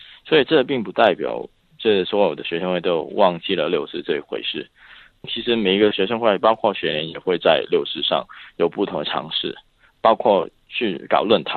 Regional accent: Hong Kong; 但是作为一个香港人，有没有责任去建设民主中国

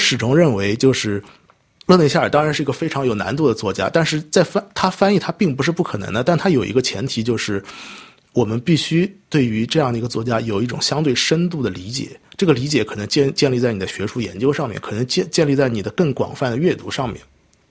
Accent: China; 但这种长句其实很多时候是不符合我们中国人的

